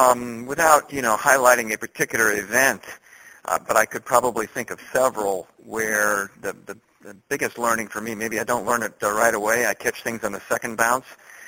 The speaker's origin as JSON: {"language": "English", "region": "Midwest", "country": "United States", "tie": "born or raised there", "lives_now": "Virginia, United States", "said": "We moved to Virginia here about 25 years ago. My wife and I was born and raised out in the Midwest, so I had a lot of the Midwest values."}